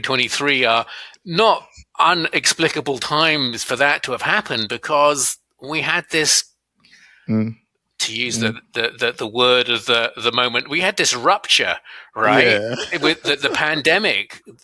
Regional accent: United Kingdom; now in Canada; my home country, the UK

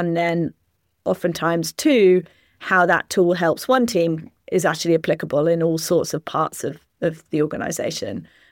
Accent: United Kingdom; definitely to my ear as a Brit who is shamefully bad at languages.

